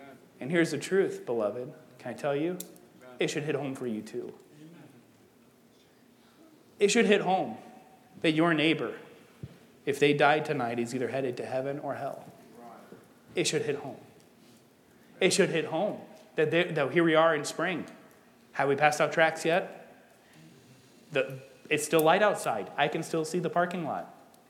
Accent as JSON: {"language": "English", "town": "Clyde", "region": "Ohio", "country": "United States", "said": "And I'm like, no, I'm actually from Ohio. And he's like, oh, cool, what city? I'm like, Clyde, hopefully you don't know that city at all."}